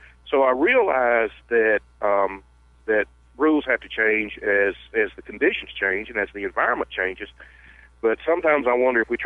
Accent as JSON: {"language": "English", "town": "Selma", "region": "Alabama", "country": "United States", "tie": "born or raised there", "said": "I'm a child of the Black Belt. I grew up in Selma, Dallas County."}